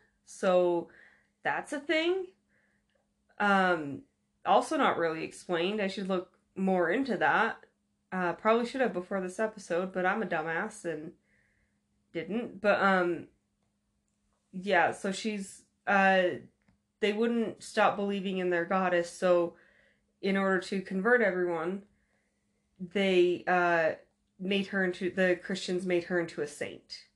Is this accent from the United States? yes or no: yes; United States; We're American. They don't teach a shit about the rest of the world.